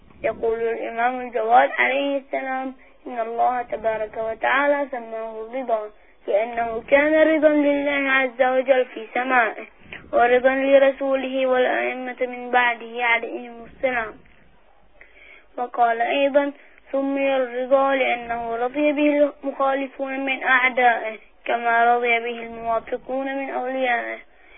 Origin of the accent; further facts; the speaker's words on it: Bahrain; من البحرين، عمري 11 سنة.